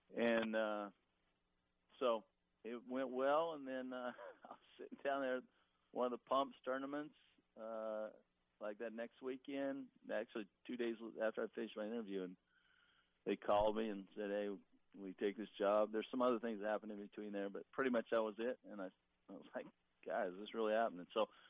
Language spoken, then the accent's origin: English; the West, United States; I was born and raised in the West. I'd gone to college out there. All my contacts were out there.